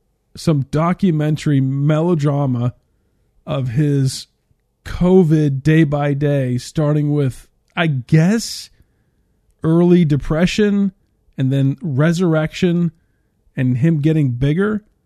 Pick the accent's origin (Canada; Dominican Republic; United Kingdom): Canada; I watched growing up in Canada, there was one of these, you know, educational videos